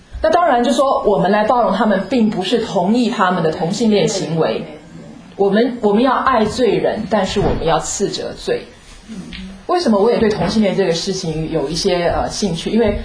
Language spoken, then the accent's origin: Chinese; China; now in United States; 我在美国住了19年，我去了中国大陆2年，